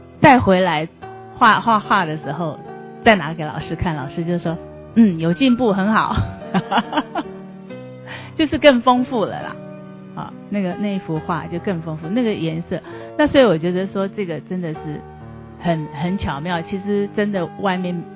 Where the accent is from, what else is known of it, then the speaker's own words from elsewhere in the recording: China; 那我们中国人是不太喜欢吃鸡胸肉，不像老外